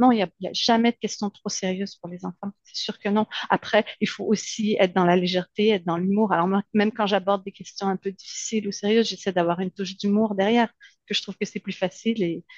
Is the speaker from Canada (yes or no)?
yes; Quebec, Canada; Alors, moi, je suis québécoise